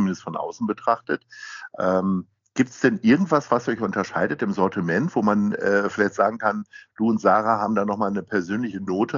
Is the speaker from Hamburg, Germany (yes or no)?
yes; Hamburg, Germany; wie man als Hamburger sagt und auch als